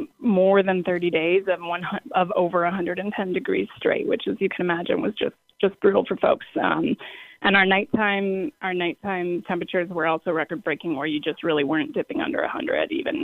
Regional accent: Rock Springs, Wyoming, United States; I was born and raised in Rock Springs, Wyoming, which is a mining town, as you hit on.

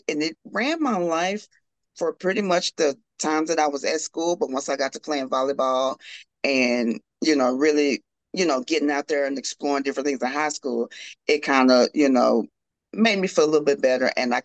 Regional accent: Corsicana, Texas, United States; I'm from Corsicana, Texas. It's like an hour or so from Dallas.

